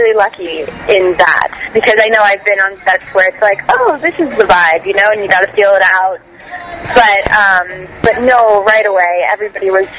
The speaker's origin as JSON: {"language": "English", "town": "Bethlehem", "region": "Pennsylvania", "country": "United States", "said": "I'm from Bethlehem, Pennsylvania."}